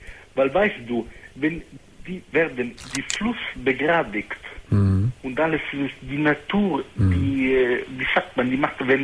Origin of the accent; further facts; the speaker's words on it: Parma, Emilia-Romagna, Italy; ich komme aus Parma.